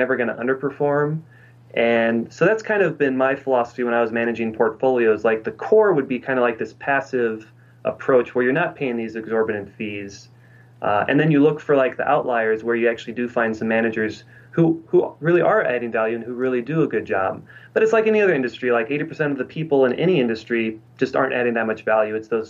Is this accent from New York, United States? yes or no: no; Omaha, Nebraska, United States; I mean, I'm from Omaha, Nebraska originally.